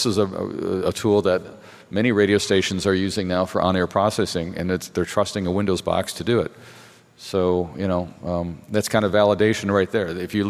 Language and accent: English; Michigan, United States; he's actually from Michigan, my home state